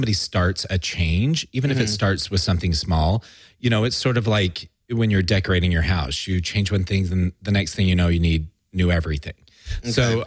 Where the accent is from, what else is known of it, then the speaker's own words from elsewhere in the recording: Utah, United States; I grew up in Utah and my family didn't have a lot of money and that was our vacation.